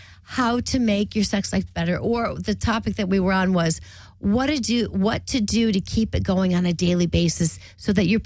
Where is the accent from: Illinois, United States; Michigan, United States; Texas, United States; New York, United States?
Illinois, United States; Rockford; I'm from Rockford with pop.